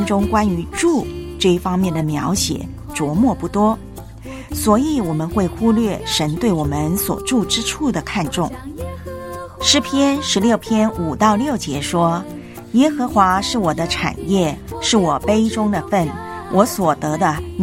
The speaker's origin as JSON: {"language": "Chinese", "country": "Taiwan", "tie": "born or raised there", "said": "老家曾经获得台湾幸福感最高的城市， 因为我的老家虽然不是大城市，却充满了人情味。"}